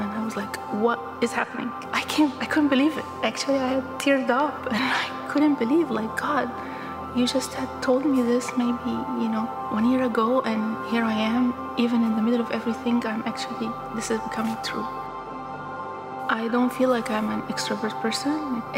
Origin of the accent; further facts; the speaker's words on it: Egypt; moved away as an adult; now in United States; I have been coming to Venture for almost 10 years now. I actually am from the Middle East, you know, I'm from Egypt. Came to the US for school.